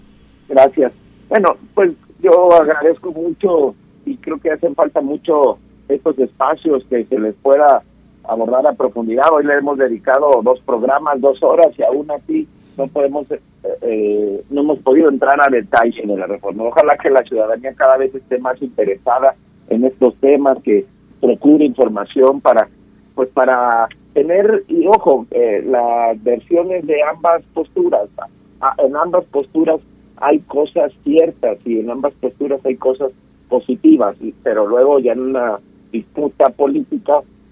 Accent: Mexico

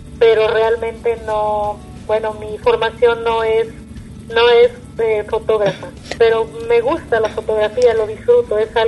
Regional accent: Puerto Vallarta, Jalisco, Mexico; born there; yo por ejemplo soy nacida aquí en Puerto Vallarta, soy pata salada

